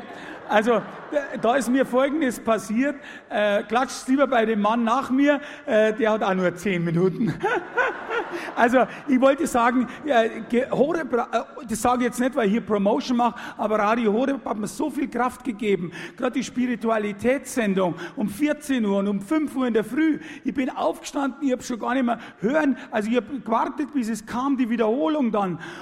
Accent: Munich, Bavaria, Germany; ein Haus am Gardasee, das hat man so als Münchner Statussymbol.

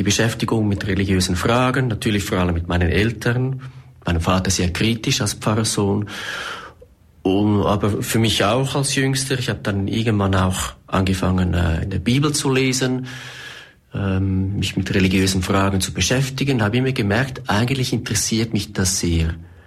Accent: Zurich, Switzerland; born there; Ich bin 1966 in Zürich geboren, als viertes von vier Kindern.

